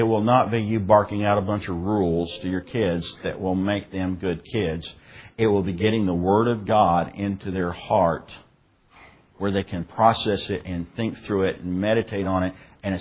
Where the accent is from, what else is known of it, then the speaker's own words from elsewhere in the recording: Texas, United States; I grew up out in West Texas, and we'd see these, what we call dust devils, these little whirlwinds that take off